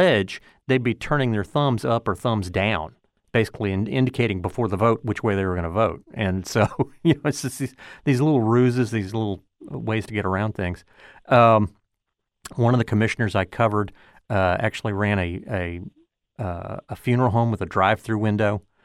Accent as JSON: {"language": "English", "town": "Pensacola", "region": "Florida", "country": "United States", "tie": "born or raised there", "said": "I did an internship with the Pensacola News Journal, my hometown paper, and then they that did not freak them out as much as it probably should have, and so they hired me to come back."}